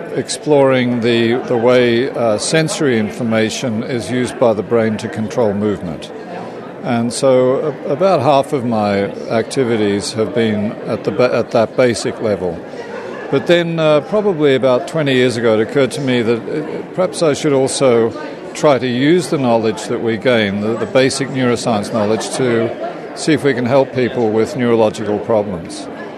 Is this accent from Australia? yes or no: yes; Australia; also born or lived in London, England; now in United States; I'm originally from Australia, but my wife and I decided to come from London